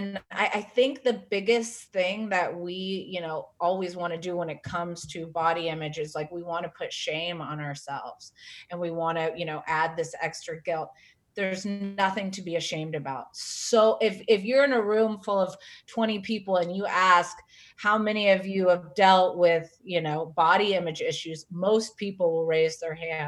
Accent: South Carolina, United States; but I really didn't know the magnitude of it growing up in South Carolina.

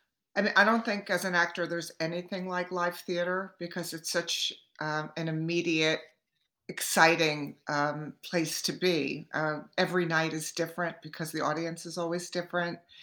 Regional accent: Hewlett Bay Park, New York, United States; In Hewlett Bay Park on the south shore of Long Island.

